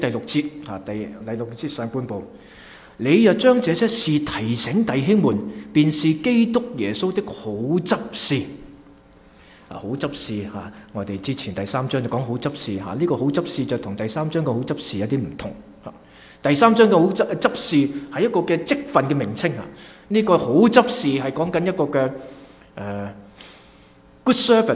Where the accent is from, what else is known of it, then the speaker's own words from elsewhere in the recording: Hong Kong; now in Canada; 我记得年轻的时候，很小的时候在香港住土瓜湾，住那些唐楼